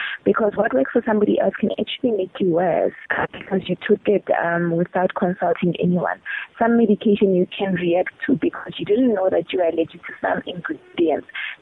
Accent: Polokwane, Limpopo, South Africa; And I grew up in Polokwane. We only had one dermatologist at the time.

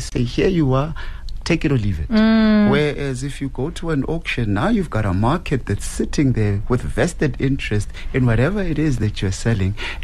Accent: Fort Lauderdale, Florida, United States; We could have the very same culture because I'm from Fort Lauderdale.

